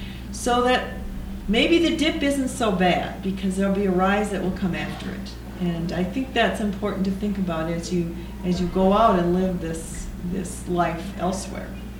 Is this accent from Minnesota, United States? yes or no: yes; Mankato, Minnesota, United States; who is a teacher in my hometown of Mankato, Minnesota.